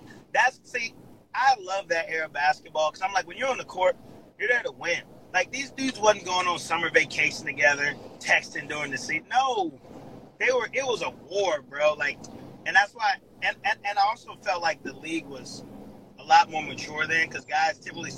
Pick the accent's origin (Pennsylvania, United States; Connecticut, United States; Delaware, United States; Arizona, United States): Delaware, United States; Milton; So I am from Milton, Delaware, where it all happens.